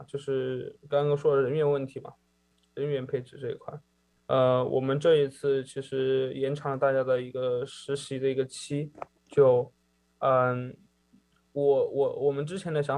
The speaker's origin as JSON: {"language": "Chinese", "region": "Chongqing", "country": "China", "tie": "born or raised there", "said": "对，从我家乡重庆出发的。"}